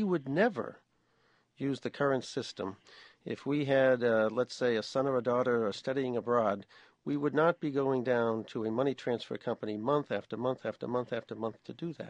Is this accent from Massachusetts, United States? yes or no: yes; Boston, Massachusetts, United States; I remember in my family, growing up in Boston, actually, my first savings account, we took our first communion money and we put it into a savings account.